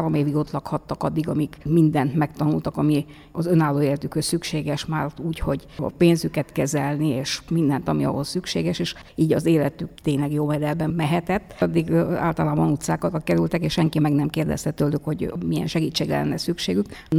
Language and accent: Hungarian; Socodor, Arad County, Romania; magamról elmondhatnám, hogy egy kisfaluban, Székudvaron, a magyar határtól olyan 20 kilométerre ott születtem, első 4 osztályt ott végeztem magyarul